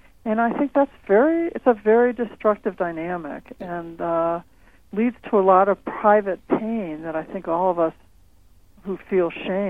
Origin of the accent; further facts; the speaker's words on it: Los Angeles, California, United States; Well, I remember actually, I grew up in the Los Angeles area